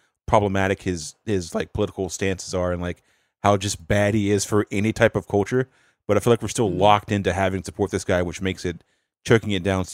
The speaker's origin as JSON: {"language": "English", "region": "North Carolina", "country": "United States", "said": "It reminds me of like, so like I'm from the South, North Carolina."}